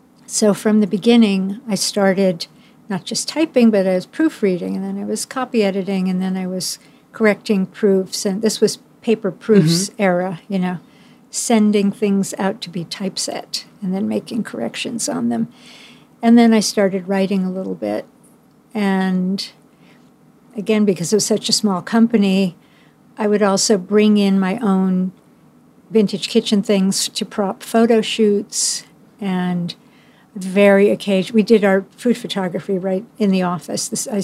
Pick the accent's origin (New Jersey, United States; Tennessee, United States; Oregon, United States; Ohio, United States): New Jersey, United States; Lakewood; I grew up mostly in Lakewood, New Jersey.